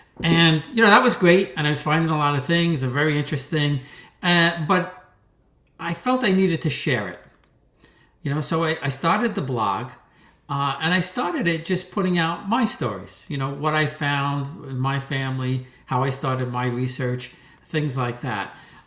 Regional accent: College Point, New York, United States; also born or lived in Whitestone, United States; Yeah, where I grew up, I was born in Whitestone and moved to a small area, all part of New York City, College Point.

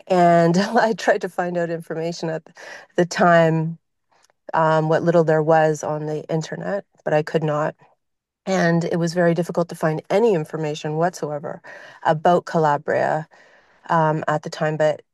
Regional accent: Vancouver, British Columbia, Canada; I am from Vancouver, BC, and we are literally like 20 minutes away from Washington State. So, you know, I kind of grew up going back and forth between Canada and the U.S.

